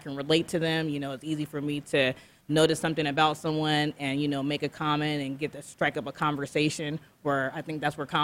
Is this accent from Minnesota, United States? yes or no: no; San Diego, California, United States; I mean, I'm from San Diego. I came to Arizona and only knew two people.